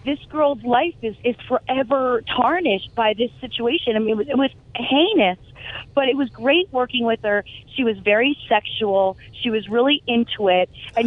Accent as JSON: {"language": "English", "region": "East Coast", "country": "United States", "tie": "born or raised there", "said": "it was really a odd moment for me because I grew up on the East Coast. I remember when it happened."}